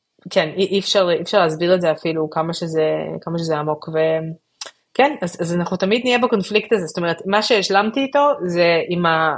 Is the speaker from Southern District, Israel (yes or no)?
no; Jerusalem, Jerusalem District, Israel; וירושלים שגדלתי בה ומרגשת אותי.